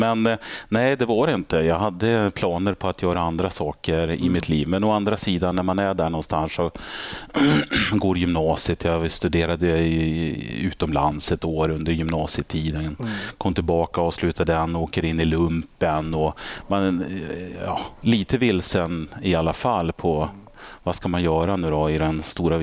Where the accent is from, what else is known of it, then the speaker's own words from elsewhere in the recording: Örnsköldsvik, Västernorrland County, Sweden; Så att där är jag född och uppvuxen och där startade jag även min polisiära karriär.